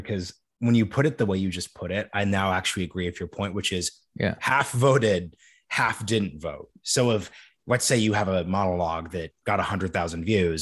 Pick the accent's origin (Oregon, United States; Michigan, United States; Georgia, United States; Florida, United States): Oregon, United States; also born or lived in Texas / New York / District of Columbia, United States; one party states like my home state of Oregon, definitely a state like Texas where I live now, definitely New York where I used to live, definitely DC.